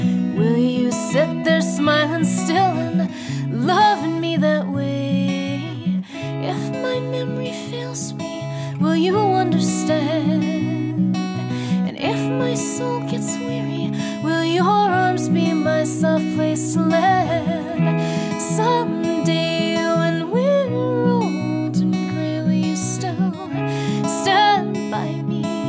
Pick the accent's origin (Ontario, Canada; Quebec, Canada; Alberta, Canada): Alberta, Canada; Edmonton; we're from Edmonton, where it's usually snowing.